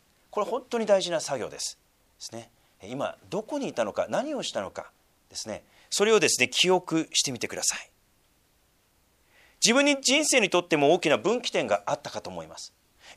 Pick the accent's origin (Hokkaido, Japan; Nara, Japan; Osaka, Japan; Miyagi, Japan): Miyagi, Japan; Sendai; で私は宮城県仙台市出身です